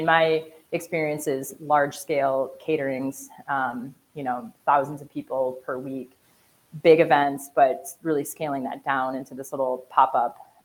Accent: Chicago, Illinois, United States; I'm from Chicago originally, and you know, you just get this big city feel with like a small town vibe.

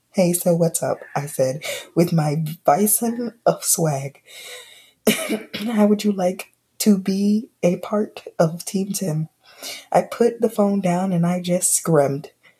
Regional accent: Brooklyn, New York, United States; accent: Brooklyn; I'm from Brooklyn, so I have kinda

